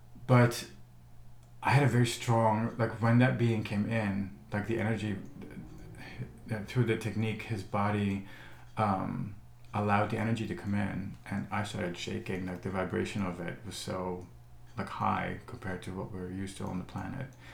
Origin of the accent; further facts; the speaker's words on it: Netherlands; So as a kid, you know, growing up in the Netherlands, I always thought there was more to life than just a physical reality.